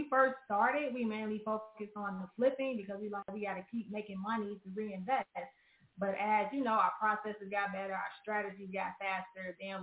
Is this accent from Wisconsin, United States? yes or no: no; Chicago, Illinois, United States; So you guys got to remember, we're from Chicago.